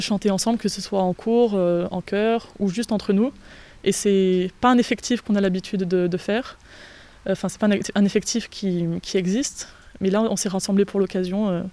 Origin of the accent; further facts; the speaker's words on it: Nouvelle-Aquitaine, France; also born or lived in Lot; Je suis née dans le Lot, mais j'ai grandi plutôt ici, entre Brive-la-Gaillarde et donc ici, au Guillaumeau, très près de Bersac. Donc oui, toute ma famille est d'ici.